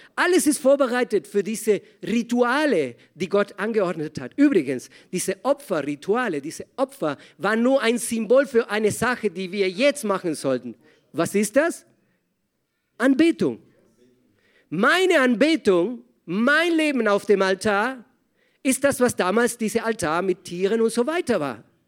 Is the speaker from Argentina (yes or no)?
yes; Argentina; Leute, wir kommen aus dem Ende der Welt. Wir kommen aus Argentinien.